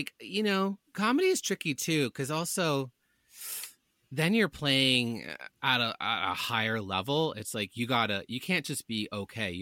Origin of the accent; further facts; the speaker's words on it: Canada; I'm a Canadian who also competed on an American TV show.